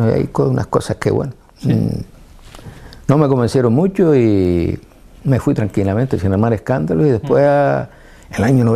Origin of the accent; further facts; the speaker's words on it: Las Palmas de Gran Canaria, Canary Islands, Spain; born there; Sí, yo nací en Gran Canaria. Nací en la zona de Tafira.